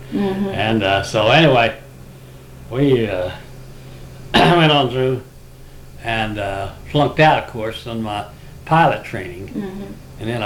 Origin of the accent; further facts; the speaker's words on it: Fredonia, Kansas, United States; That was in Fredonia, Kansas.